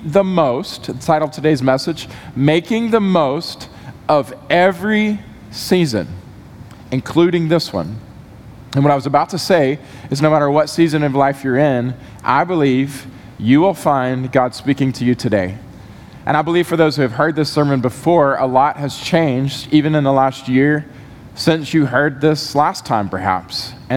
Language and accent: English; Georgia, United States; We have been in Memphis about 15 years, and we absolutely love it here. I'm originally from Georgia.